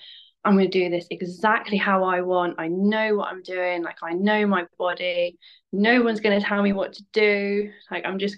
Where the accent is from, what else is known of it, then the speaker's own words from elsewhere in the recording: South West England, United Kingdom; I'm 26 from Cornwall